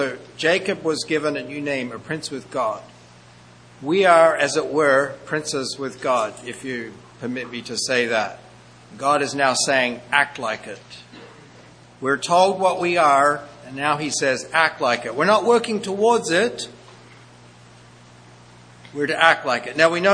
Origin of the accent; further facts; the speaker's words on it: Australia; and I'm Australian. I can't say, well, that's just the way I am, because that's where I was born